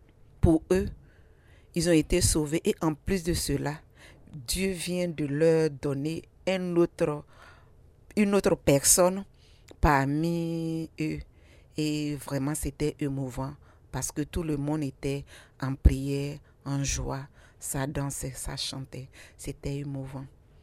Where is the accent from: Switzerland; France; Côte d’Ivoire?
Côte d’Ivoire; je suis sage-femme, je viens de la Côte d'Ivoire.